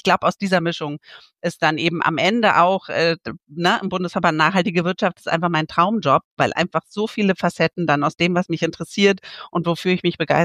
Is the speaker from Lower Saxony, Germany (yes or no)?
no; Berlin, Germany; Also ich bin eigentlich Stadtkind als Berlinerin.